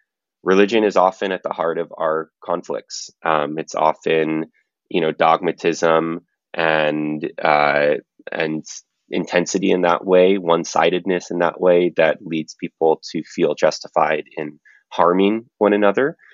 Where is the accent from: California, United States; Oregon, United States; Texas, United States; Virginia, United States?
California, United States; Berkeley; I grew up in Berkeley, California, and I would say I've gone on probably a deeper dive around religion than most people that I know.